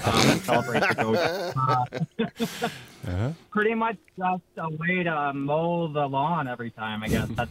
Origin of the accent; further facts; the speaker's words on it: Jefferson, Wisconsin, United States; So I'm from the Jefferson area, which is my house is a stone's throw away from the Rock River.